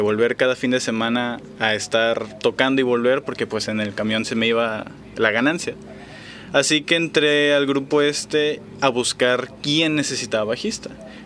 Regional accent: Guayabitos, Nayarit, Mexico; now in Puerto Vallarta, Mexico; Soy de Guayabitos.

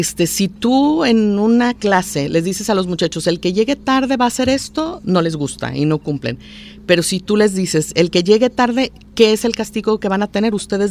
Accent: Mexico; como mexicanos

